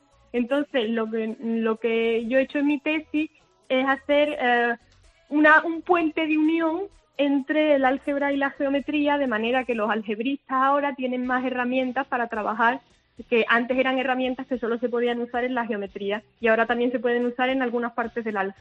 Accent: Córdoba, Andalusia, Spain; accent: Cordoban; now in Seville, Spain; No, soy de Córdoba, pero estoy en Sevilla, porque hay cordobeses que dirán que no tengo acento cordobés, y es verdad.

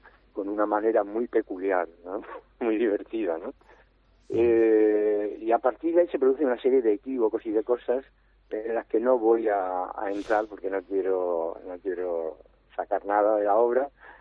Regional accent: Vera, Andalusia, Spain; Yo recuerdo de niño en Vera que vino una compañía con una carpa

